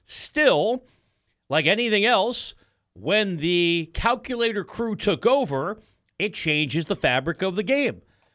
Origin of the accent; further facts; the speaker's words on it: Pelham Manor, New York, United States; I grew up on the edge. I could see the Bronx from our luxurious home in Pelham Manor, New York.